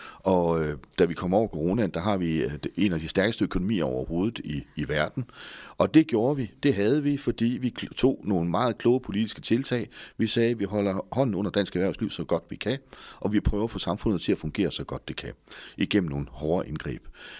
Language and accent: Danish; Central Denmark Region, Denmark; Jeg er jo bare en jyde fra et lille sted mellem Mors og Viborg